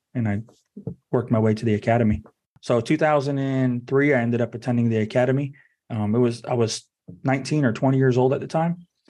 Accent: Orlando, Florida, United States; also born or lived in Daytona Beach, Florida; No, I was born in Daytona Beach, Florida, and then I was raised in Orlando.

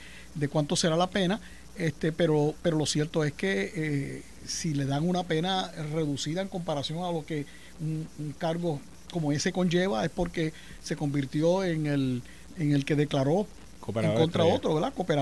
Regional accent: Carolina, Puerto Rico; De Carolina, por cierto, de mi pueblo.

